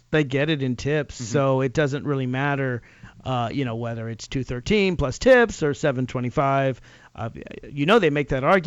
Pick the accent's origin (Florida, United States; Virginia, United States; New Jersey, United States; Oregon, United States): Virginia, United States; mostly in the South, including my home state of Virginia